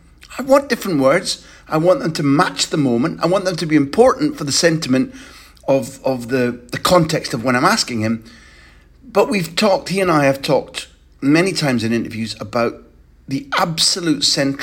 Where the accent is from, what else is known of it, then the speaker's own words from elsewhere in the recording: Scotland, United Kingdom; And I was playing that I'm a Scot card.